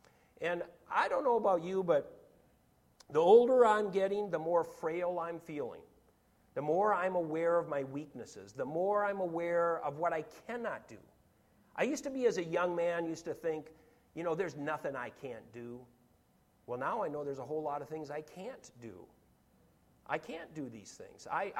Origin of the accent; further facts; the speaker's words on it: Minnesota, United States; It's like I've shared about me growing up in Minnesota. Everybody drank beer in Minnesota.